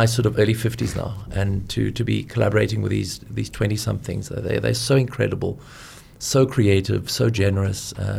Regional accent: Cape Town, Western Cape, South Africa; moved away as an adult; also born or lived in Israel / United Kingdom; I'm from Cape Town, from the Cape Flats

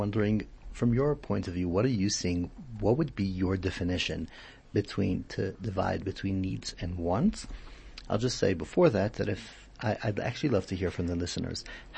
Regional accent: Israel; I was growing up in Israel, and they used to tell us a certain joke like this

